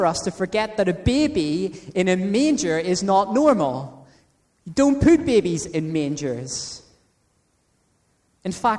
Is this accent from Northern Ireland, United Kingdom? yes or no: yes; Belfast, Northern Ireland, United Kingdom; Growing up in Belfast, especially in a Christian family, you were immersed in C.S. Lewis's Chronicles of Narnia from an early age